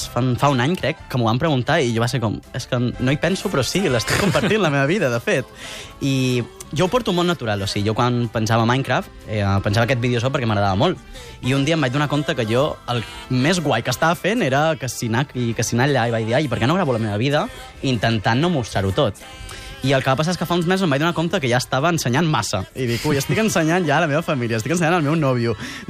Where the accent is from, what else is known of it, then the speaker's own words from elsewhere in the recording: Olot, Catalonia, Spain; sóc d'Olot. O sigui, sóc de la Catalunya profunda, d'Olot.